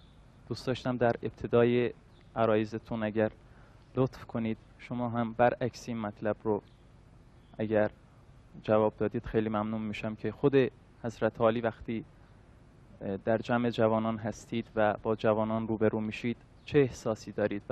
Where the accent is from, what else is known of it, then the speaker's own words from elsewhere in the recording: Urmia, West Azerbaijan, Iran; آذربایجان غربی و از ارومیه اومدم.